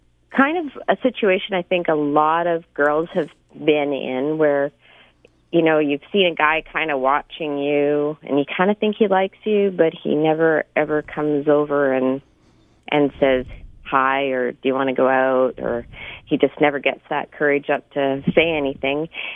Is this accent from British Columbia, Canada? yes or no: yes; Vernon, British Columbia, Canada; also born or lived in Cloverdale; I was born in Cloverdale, B.C., but I was raised on a farm in, actually in Coldstream in Vernon in the Okanagan, till I was about 16, and then moved back down here. So that's my country girl farm heritage.